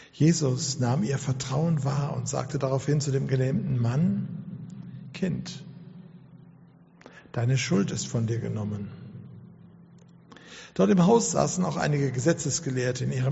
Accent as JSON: {"language": "German", "town": "Duisburg", "region": "North Rhine-Westphalia", "country": "Germany", "said": "In der Kellerkirche, das war im Duisburger Norden, Arbeiterviertel, Duisburg-Beek, wo ich herkomme."}